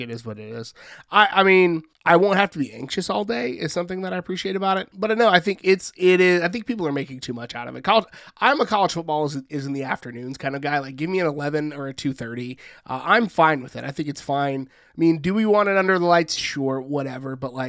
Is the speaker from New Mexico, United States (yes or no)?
no; Virginia, United States; born there; also born or lived in Japan / Austin / Oklahoma City; For most military brats, it's not a whole lot. I was born in Virginia, moved to Japan, moved to Shirts, moved to Austin, moved to Oklahoma City, and now I'm back home.